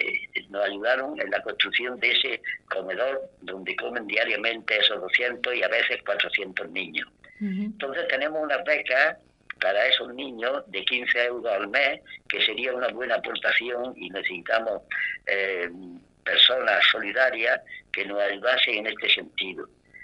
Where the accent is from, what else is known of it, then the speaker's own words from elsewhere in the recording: Churriana de la Vega, Andalusia, Spain; que era de mi pueblo, de Churriana de la Vega